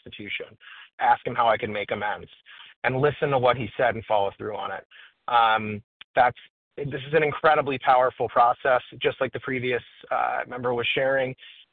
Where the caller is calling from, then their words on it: Florida, United States; I'm a compulsive overeater, and I'm calling from Florida.